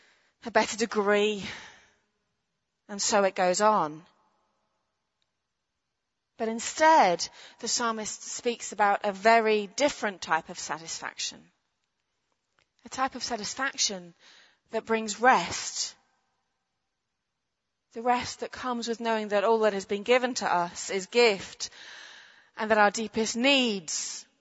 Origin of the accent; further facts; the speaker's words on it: United Kingdom; So for me, as a Brit, it makes me think of Yorkshiremen with border collies and flat caps out on the rolling fields of the English countryside.